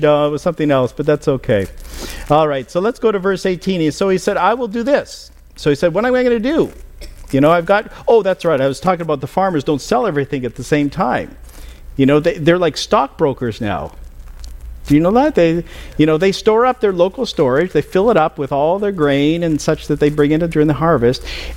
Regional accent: Alberta, Canada; because I came from Alberta.

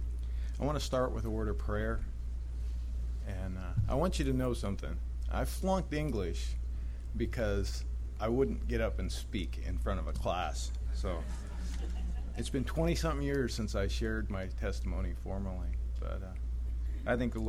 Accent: Crescent City, California, United States; born there; I was born in Crescent City, California. A really pretty little country town. I was born the youngest of eight children

